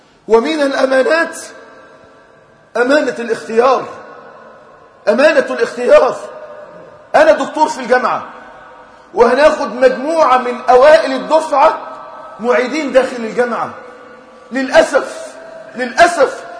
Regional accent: Egypt; احنا علماء المسلمين من مصر بالذات

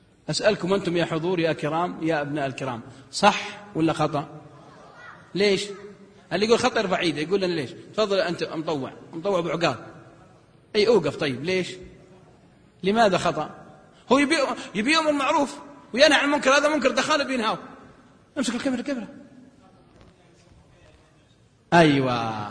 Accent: Al-Qassim, Saudi Arabia; حتى لو تجي عندنا بالقصيم يمكن ينسون ما يسلمون عليك

